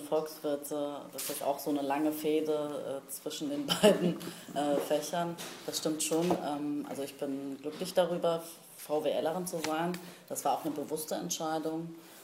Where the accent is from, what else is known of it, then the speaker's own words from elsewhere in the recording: Berlin, Germany; bin 1975 im Wrangelkiez an der Falkensteinstraße geboren und aufgewachsen. Ich bin eine waschechte Kreuzbergerin sozusagen. Ich bin in die Kurt-Schumacher Grundschule gegangen, auch in Kreuzberg, und habe auch mein Abitur in Kreuzberg gemacht, am Hermann-Hesse-Gymnasium. Ich habe in Berlin an der TU Volkswirtschaftslehre studiert